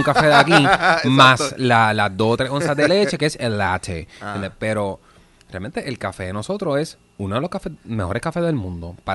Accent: Puerto Rico; si tú dices yo soy caribeño, yo soy puertorriqueño, ellos automáticamente reconocen el café. Ok. Y el café de nosotros es de los mejores cafés

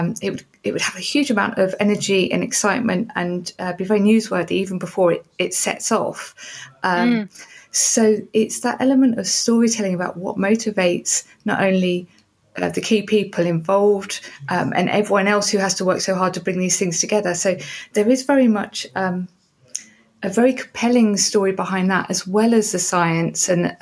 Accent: Southend-on-Sea, East of England, United Kingdom; I mean, I grew up in Southend, so an albacore dinghy was the extent of my ocean going, you know, on the estuary.

